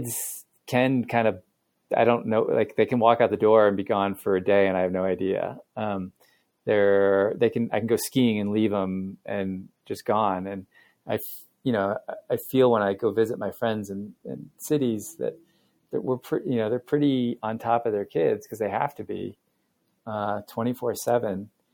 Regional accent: Montana, United States; I'm from Montana

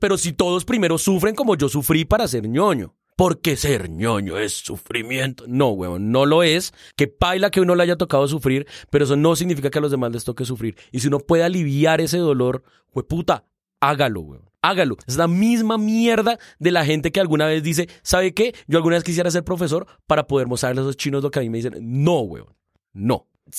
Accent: Colombia; nosotros como colombianos, si algo nos tiene jodidos, es el...

